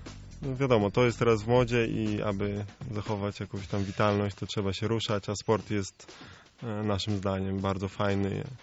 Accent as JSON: {"language": "Polish", "town": "Biłgoraj", "region": "Lublin Voivodeship", "country": "Poland", "said": "że pochodzimy z Biłgoraja, gdzie to jest 20 minut do Biszczy."}